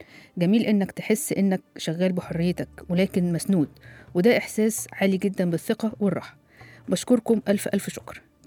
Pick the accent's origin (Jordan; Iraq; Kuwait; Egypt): Egypt; لكن الاجابه الاكبر والاشهر ان هو موجود عندنا في مصر